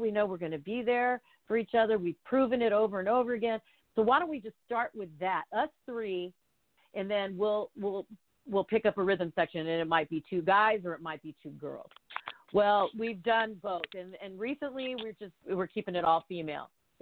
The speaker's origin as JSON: {"language": "English", "town": "Houston", "region": "Texas", "country": "United States", "lives_now": "Los Angeles, United States", "said": "Well, we all live here, but I'm originally from Houston, Texas"}